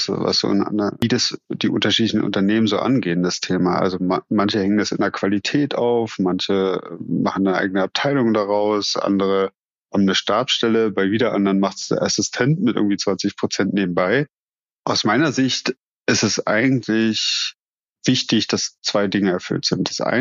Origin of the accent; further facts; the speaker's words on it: Berlin, Germany; accent: Berlin; Ja, das ist ein Spruch aus meiner Heimat. Mein Berliner Dialekt hört man nicht so oft, aber wenn, dann setze ich ihn gern gezielt ein.